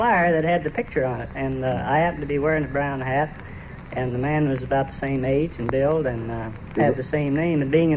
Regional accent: Illinois, United States; No, I'm from Illinois.

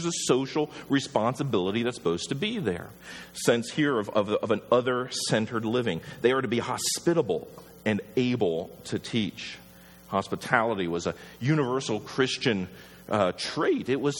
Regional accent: Wisconsin, United States; Now, probably one, knowing we are from Wisconsin and looking at our size

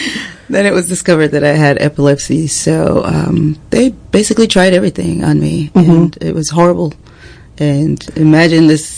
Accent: Jamaica; I was born in Jamaica and raised in Jamaica

